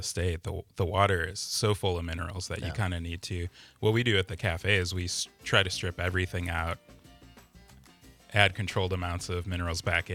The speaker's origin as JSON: {"language": "English", "town": "Milwaukee", "region": "Wisconsin", "country": "United States", "tie": "born or raised there", "said": "I grew up in Milwaukee, and we get pretty good tap water. It's sourced from Lake Michigan."}